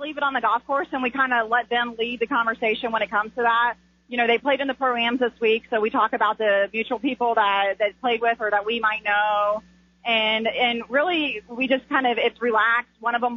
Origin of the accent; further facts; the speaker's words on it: Atlanta, Georgia, United States; my best friend from childhood, I grew up in Atlanta